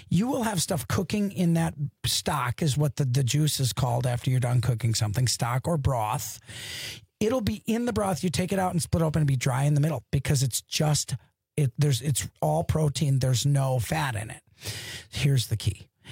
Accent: Wisconsin, United States; I'm from Wisconsin, so

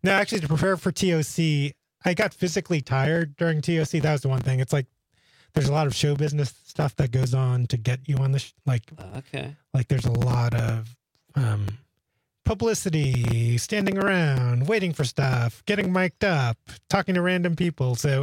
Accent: New York City, New York, United States; I'm from New York City. So I have good handle

